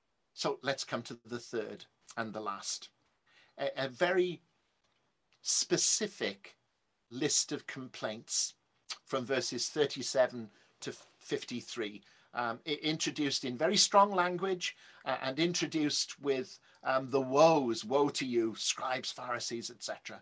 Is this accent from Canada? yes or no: no; Wales, United Kingdom; growing up in South Wales, in a very much now a bygone age